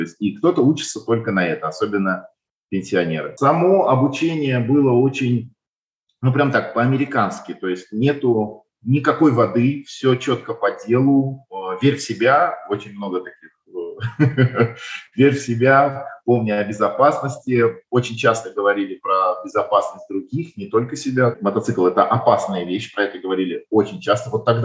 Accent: Moscow, Russia; Я сам из Москвы и всегда хотел кататься в Москве

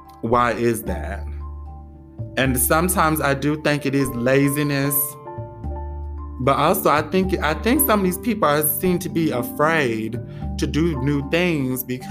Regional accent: United States; because I'm an American, even though I'm black, I'm still an American.

